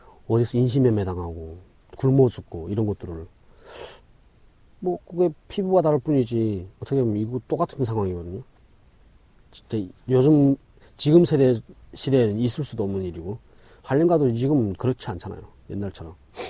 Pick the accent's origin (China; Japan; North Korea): North Korea; Wonsong, North Hamgyong; now in South Korea; 함경북도 원성에서 왔지 거기가 어딘지 아니